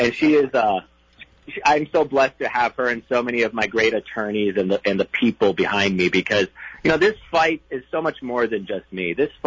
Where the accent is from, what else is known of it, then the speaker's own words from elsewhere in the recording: Chicago, Illinois, United States; born there; I was born in Chicago, but my family came from Syria back in the 1980s.